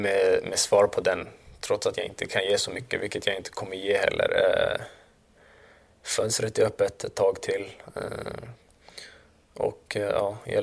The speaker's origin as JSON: {"language": "Swedish", "town": "Solna", "region": "Stockholm County", "country": "Sweden", "tie": "born or raised there", "said": "jag är född i Solna och uppväxt i Solna och har spelat i AIK hela mitt liv."}